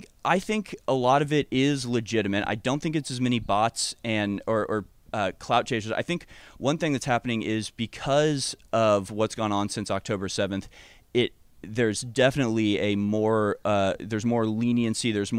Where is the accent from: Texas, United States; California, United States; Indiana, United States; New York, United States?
Texas, United States; Houston; I grew up around Jews. Most of my friends lived in the Jewish neighborhood, Meyerland in Houston.